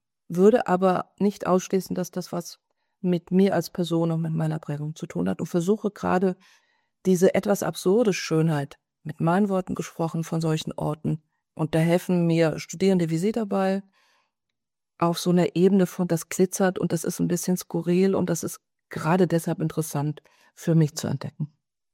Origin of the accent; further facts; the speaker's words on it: West Germany, Germany; now in Leipzig, Germany; ich bin eine Westdeutsche, habe aber vorher schon in Ostdeutschland gearbeitet und gelebt.